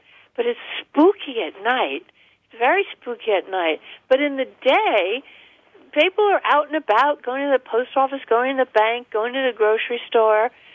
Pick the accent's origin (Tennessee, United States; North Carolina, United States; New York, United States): New York, United States; Woodstock; also born or lived in Ithaca; My hometown was Ithaca. Well, I grew up in Woodstock, but then at 17, we moved to Ithaca